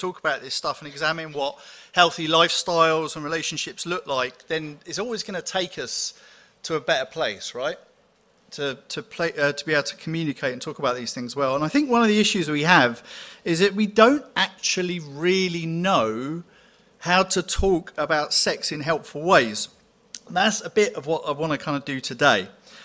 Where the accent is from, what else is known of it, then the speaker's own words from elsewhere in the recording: United Kingdom; It's because we are going to talk about sex as British Christians.